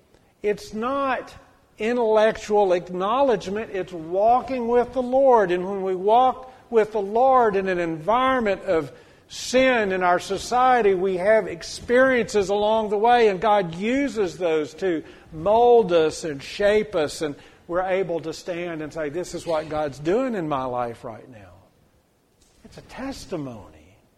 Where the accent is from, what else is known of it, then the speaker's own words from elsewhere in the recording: Texas, United States; Now, I'm from East Texas and sometimes do a little different things in East Texas, especially as I was a kid.